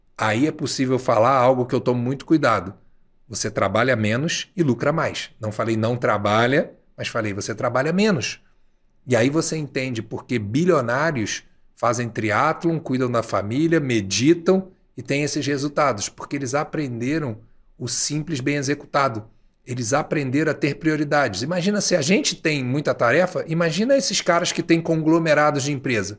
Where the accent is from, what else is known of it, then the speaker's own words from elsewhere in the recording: Rio de Janeiro, Brazil; E eu digo o seguinte, e eu sou carioca, né?